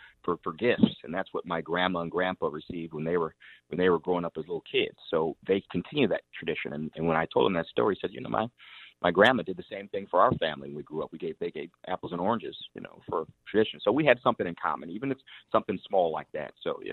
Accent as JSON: {"language": "English", "town": "Aurora", "region": "Illinois", "country": "United States", "tie": "born or raised there", "said": "Born and raised in Aurora, it's in my heart, you know, as the state of Illinois."}